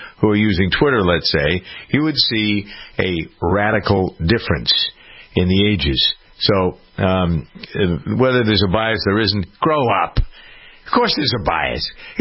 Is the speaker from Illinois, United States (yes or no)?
no; Boston, Massachusetts, United States; And because I'm from Boston, I know that the Herald, which is a tabloid, is much more to the right than the Globe is.